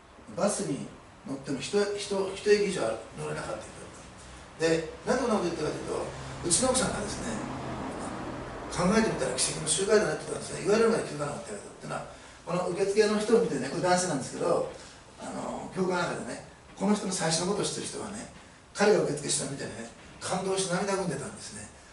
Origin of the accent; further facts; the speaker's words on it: Osaka, Japan; 私大阪出身なんですけど、大阪はそれが特に強い、